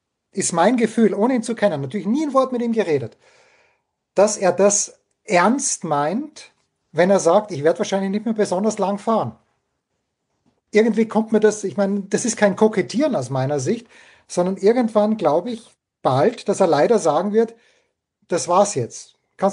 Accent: Austria; ich bin Österreicher.

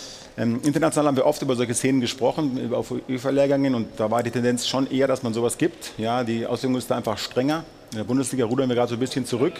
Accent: Germany; auch wenn ich natürlich als Deutscher sage, es war sehr hart und sehr undankbar.

